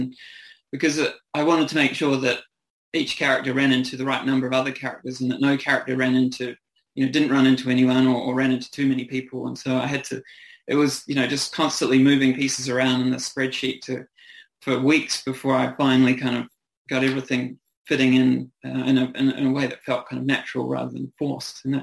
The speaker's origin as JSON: {"language": "English", "country": "New Zealand", "moved": "as an adult", "lives_now": "Australia", "said": "because I'm a New Zealander, so I have I moved over here in my early 20s"}